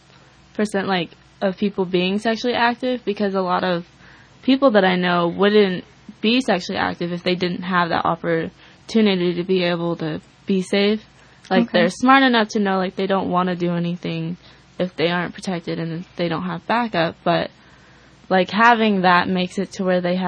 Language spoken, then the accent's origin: English; Laytonville, California, United States; Well, I feel like we live in a small town since mm-hmm. we're from Laytonville, and everyone's really close since we live in such a small community, and it's really tight.